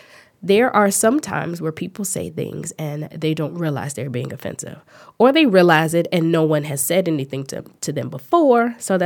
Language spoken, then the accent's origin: English; Chicago, Illinois, United States; We drink a lot of pop because I'm from Chicago.